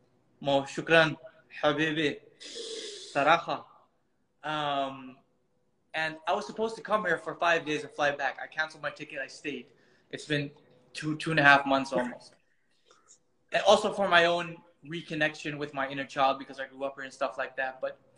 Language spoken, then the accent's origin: English; Netherlands; English is a second language; Growing up in Holland, being white, I've sat in circles with a lot of Western men.